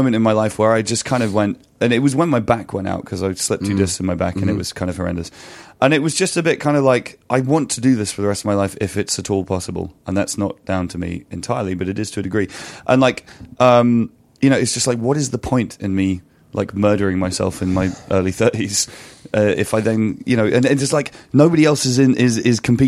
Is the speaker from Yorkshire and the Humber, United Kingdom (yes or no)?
no; Winchester, South East England, United Kingdom; I grew up in Winchester. I don't live there anymore. And there isn't really anywhere in Winchester that's bigger than like 600 people.